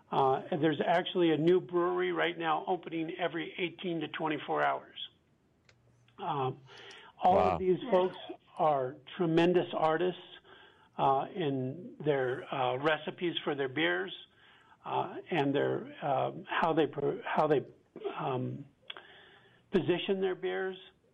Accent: Hawaii, United States; I'm from Hawaii. There's a term in Hawaii, ohana, which means family or circle of trusted loved ones.

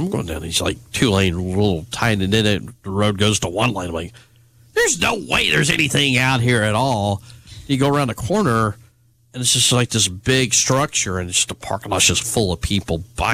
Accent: United States; when I was growing up in Shelby County when it was kind of going through its boom.

